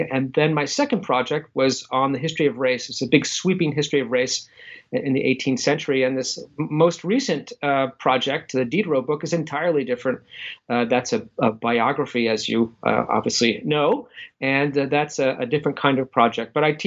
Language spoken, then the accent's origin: English; Glens Falls, New York, United States; also born or lived in Long Island / Queens; I was born on Long Island. I didn't really know Long Island very well, and then went off to Queens, and then I really spent the most of my life in upstate New York in Glens Falls, which is above Saratoga. And I grew up there